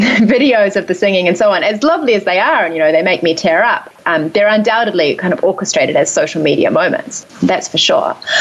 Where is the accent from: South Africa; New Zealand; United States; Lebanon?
New Zealand; now in Australia; I'm from New Zealand